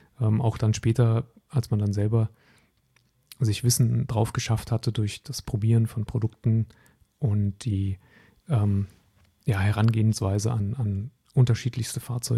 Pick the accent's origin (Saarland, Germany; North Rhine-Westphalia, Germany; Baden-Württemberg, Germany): North Rhine-Westphalia, Germany; moved away; Ich bin sehr verwurzelt mit meiner Heimat am Niederrhein und nach Hessen zu ziehen, fand ich persönlich jetzt erstmal nicht so super.